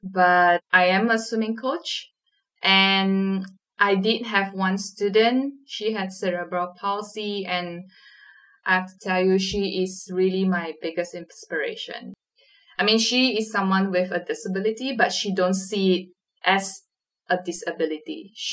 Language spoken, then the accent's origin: English; Malaysia; I'm from Malaysia.